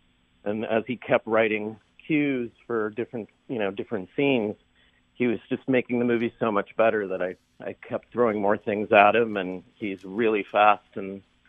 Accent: Golden Valley, Minnesota, United States; I grew up in Golden Valley, and at some point my family kind of moved over by Lake Calhoun

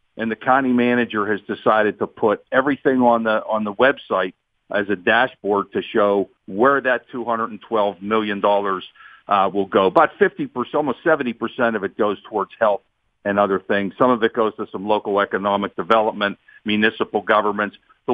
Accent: United States; I think as an American, I feel very proud that we have a woman of color who's on a major ticket

